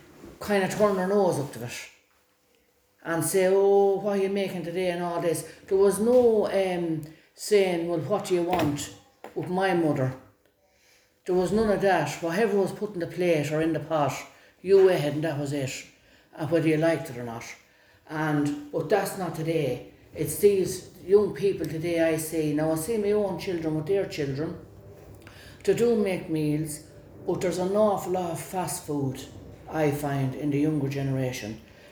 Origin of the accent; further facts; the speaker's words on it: Mullingar, Westmeath, Ireland; born there; I was born in County Westmeath in Ireland, Mullingar. I come from a family of seven.